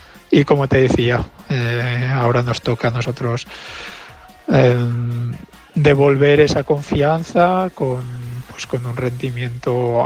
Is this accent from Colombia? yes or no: no; Spain; es una gran satisfacción, y por supuesto para mí también, ¿no?, como español.